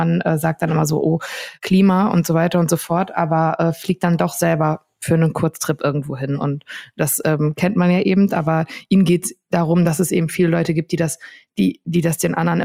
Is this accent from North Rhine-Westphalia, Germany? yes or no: yes; North Rhine-Westphalia, Germany; Ich komme aus dem Ruhrgebiet